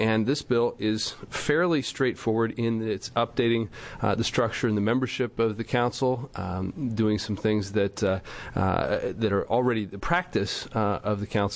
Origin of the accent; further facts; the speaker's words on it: Beaverton, Oregon, United States; Committee members … from Beaverton.